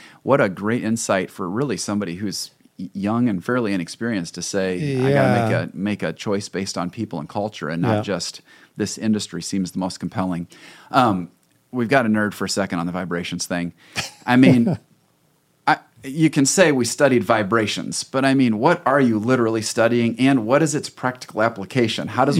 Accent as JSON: {"language": "English", "region": "Indiana", "country": "United States", "tie": "born or raised there", "lives_now": "Michigan, United States", "said": "living in Michigan, and I grew up in Indiana and went to Indiana University where I got my business degree."}